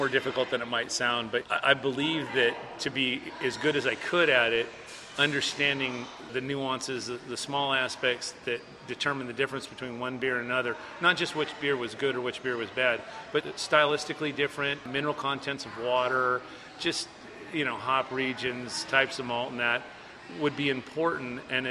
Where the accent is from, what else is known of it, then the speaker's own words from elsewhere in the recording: Slough House, California, United States; Yeah, I'm from Slough House. I grew up a few miles from there, and I lived there up until we started this project.